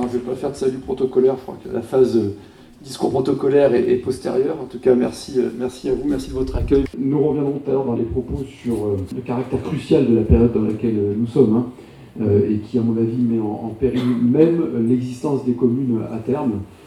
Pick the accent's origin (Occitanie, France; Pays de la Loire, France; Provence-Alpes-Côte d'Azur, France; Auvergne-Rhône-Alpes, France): Provence-Alpes-Côte d'Azur, France; Cannes; also born or lived in Jura; avant de revenir chez moi à Cannes.